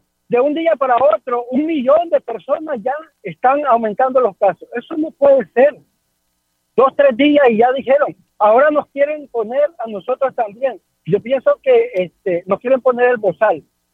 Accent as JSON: {"language": "Spanish", "country": "Nicaragua", "said": "Y yo creo que yo soy de Nicaragua."}